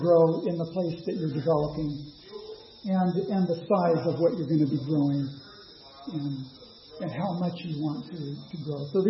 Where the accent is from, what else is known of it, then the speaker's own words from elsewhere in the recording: California, United States; also born or lived in Oregon; I grew up in California, which is, you know, that's big agriculture, and in the Willamette Valley in Oregon, we lived there for a few years.